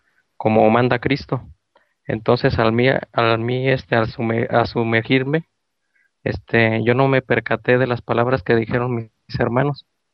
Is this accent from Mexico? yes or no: yes; Mexico; yo vivo en Morelia, soy mexicano, como la mayoría, me supongo. Entonces a mí me inculcaron la religión católica. Nada más tengo yo como 6 meses en una iglesia cristiana pentecostal.